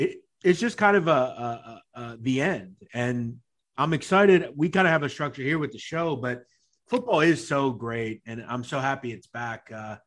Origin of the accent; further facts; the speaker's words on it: Vermont, United States; I was born and raised in Vermont. Was there ever a mafia presence in the woods of our state?